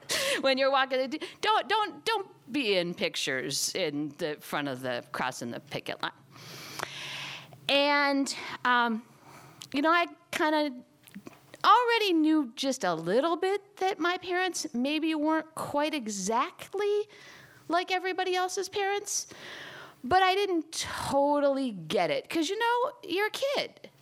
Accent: Milwaukee, Wisconsin, United States; I'm from Milwaukee, as I suspect a lot of you are. And I'm a proud product of the Milwaukee public school system.

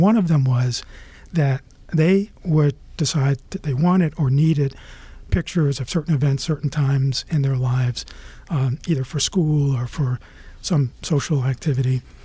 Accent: Chicago, Illinois, United States; I mean, like I said, I grew up in Chicago.

